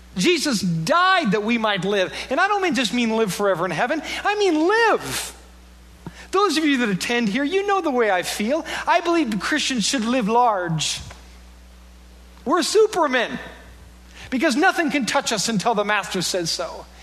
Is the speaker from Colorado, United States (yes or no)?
no; Iowa, United States; I'm from Iowa. I'm just a farm kid from Iowa.